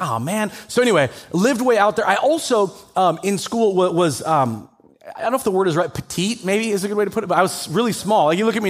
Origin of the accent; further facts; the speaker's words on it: Everett, United States; I grew up in this community. I was born in Everett, spent a lot of time all the way through the school district here.